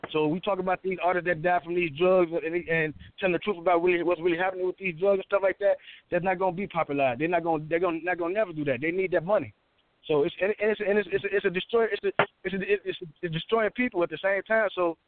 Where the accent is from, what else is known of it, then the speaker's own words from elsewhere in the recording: Chicago, Illinois, United States; I'm 45 now, so, you know, growing up in Chicago, in the streets of Chicago, it wasn't cool for our people to do drugs.